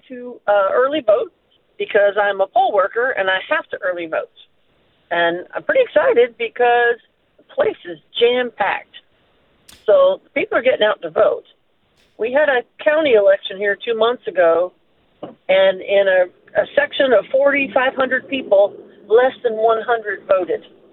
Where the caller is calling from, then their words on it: Memphis, Tennessee, United States; Oh, I'm in Memphis, not Mississippi. Sorry.